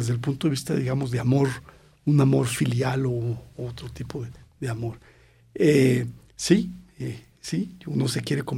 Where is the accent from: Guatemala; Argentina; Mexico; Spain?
Mexico; Por lo menos en el contexto en que yo crecí, yo crecí en México.